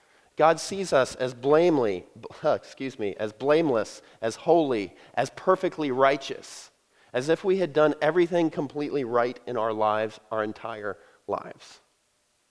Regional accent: Georgia, United States; I told you I was from Georgia. Y'all, you just heard it.

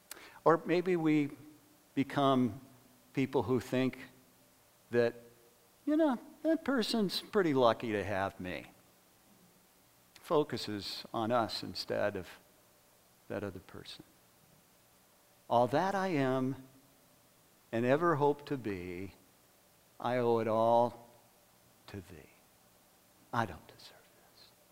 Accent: Fresno, California, United States; … and I have been talking a little bit about the church that we grew up in Fresno, California. We also met there.

